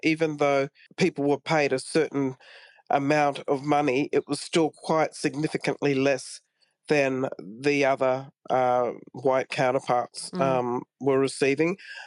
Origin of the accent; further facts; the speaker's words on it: Chinderah, New South Wales, Australia; I'm from the Tweed, up on the Gold Coast, from a little town called Chindra, which is quite a strong Australian South Sea Islander community group